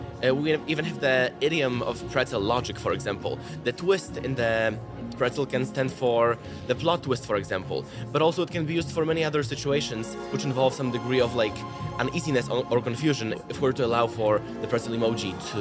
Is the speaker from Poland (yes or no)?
yes; Poland; I'm from Poland.